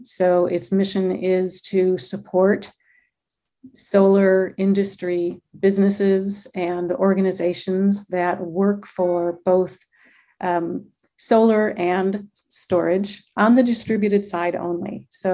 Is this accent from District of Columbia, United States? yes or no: no; Michigan, United States; yes, I'm born and raised in Michigan.